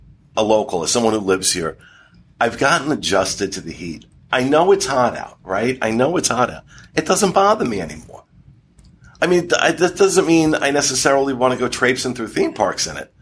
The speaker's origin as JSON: {"language": "English", "region": "New Jersey", "country": "United States", "said": "I mean, I'm from New Jersey. I mean, it's required, I think."}